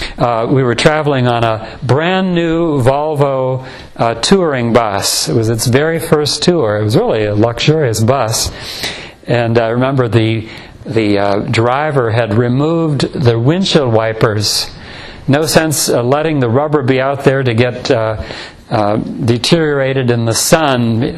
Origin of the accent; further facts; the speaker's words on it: Michigan, United States; I was coming from the Great Lakes area, and Michigan, of course, one of its most valuable assets is all the water that we have, all the shorelines, all the lakes and that sort of thing.